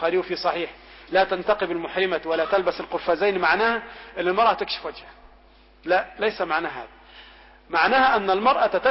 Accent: Egypt; عندنا في مصر مثلا النقاب اثنين

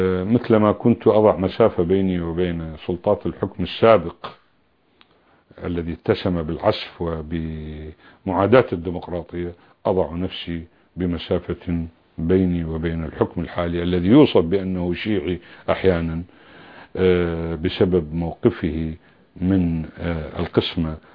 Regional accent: Najaf, Najaf Governorate, Iraq; وأنا من النجف الأشرف، وأنا من عائلة دينية

